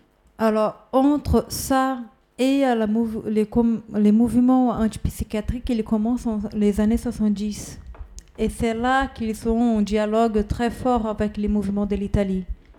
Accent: São Paulo, Brazil; now in France; Par exemple, je suis de São Paulo pour aller à Rio

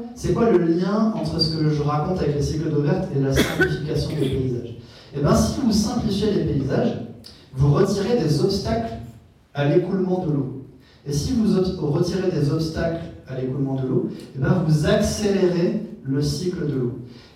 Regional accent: Hauts-de-France, France; Alors, ça, c'est chez moi. Dans le Pas-de-Calais, là où j'ai grandi

